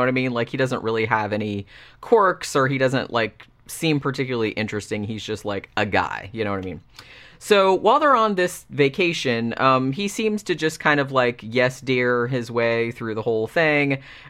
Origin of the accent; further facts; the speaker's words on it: United States; me being American and having like a different, you know, cadence or like a different way of talking.